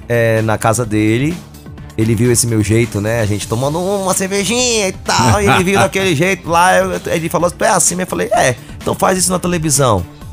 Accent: Manaus, Amazonas, Brazil; Eu tenho 32 anos de idade, comecei com 11 anos, eu sou de Manaus.

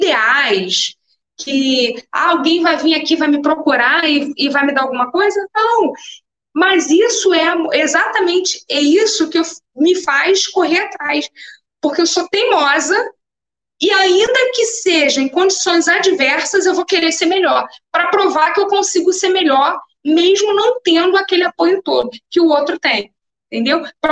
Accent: Rio de Janeiro, Brazil; Eu cresci ali, eu tenho família ali, eu sou dali, eu também sou cria, né, como a galera fala, sou cria dali.

